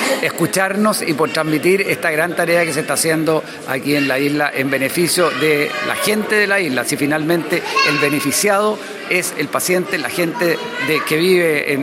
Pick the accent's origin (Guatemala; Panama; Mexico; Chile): Chile; que estamos cumpliendo un deber que sentimos como chilenos